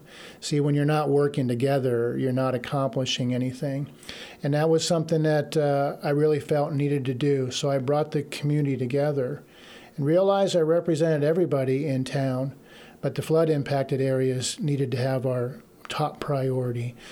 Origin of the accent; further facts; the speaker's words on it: Newton, Iowa, United States; Well, I grew up in Newton and graduated in 1978. This was some good times for Newton.